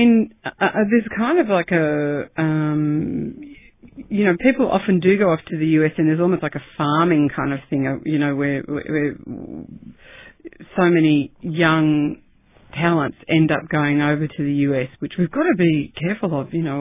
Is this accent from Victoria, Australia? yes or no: yes; Melbourne, Victoria, Australia; born or raised there